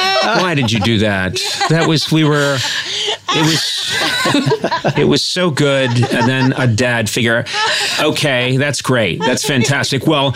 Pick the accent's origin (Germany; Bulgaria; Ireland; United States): Ireland; I'm an Irish guy who can't do an Irish accent.